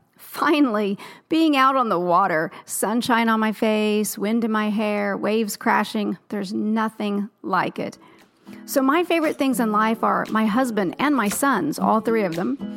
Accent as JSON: {"language": "English", "region": "Indiana", "country": "United States", "tie": "born or raised there", "also_born_or_lived": "Colorado", "said": "traveling entrepreneur and writing coach for women. I grew up in Indiana, but spent a few years in Colorado."}